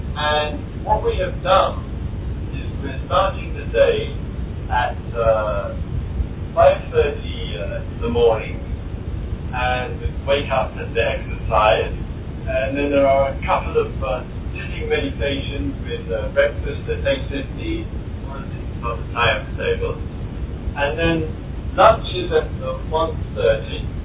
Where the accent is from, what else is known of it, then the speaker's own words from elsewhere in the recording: England, United Kingdom; because I'm English, I think we must be the laziest group of in terms of learning foreign language.